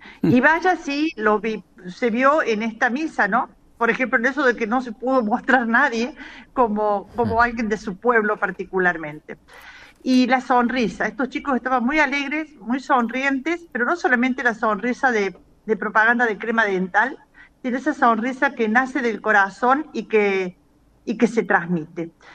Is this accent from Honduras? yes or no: no; Argentina